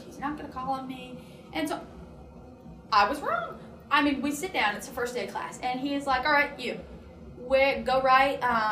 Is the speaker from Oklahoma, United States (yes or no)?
no; Pikeville, Kentucky, United States; And I was like, well, I went to Beth Slane. I'm from the Pikeville area.